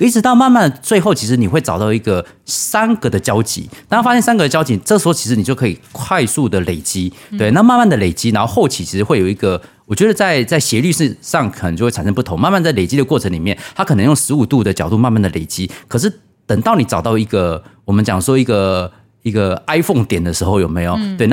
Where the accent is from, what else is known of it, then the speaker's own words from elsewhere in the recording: Kaohsiung, Taiwan; 可是我是高雄人呐，对，所以说其实，所以说其实我那时候是在高雄，